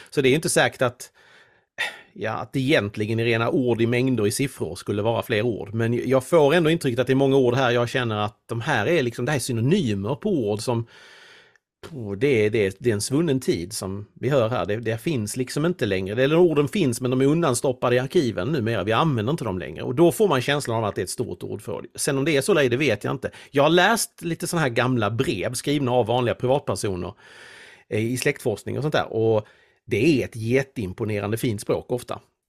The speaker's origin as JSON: {"language": "Swedish", "country": "Sweden", "said": "Och som svensk känner jag mig väldigt så påmind om att även om jag tycker att jag är bra på engelska så nej, det är jag inte riktigt."}